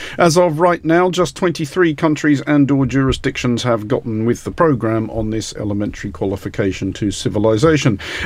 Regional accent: Australia; Although, as an Australian, I am going to remind my nation

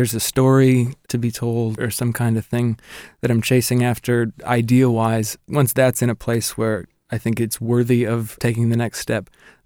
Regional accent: Midwest, United States; We're both from the American Midwest, sort of writing folk songs at the core

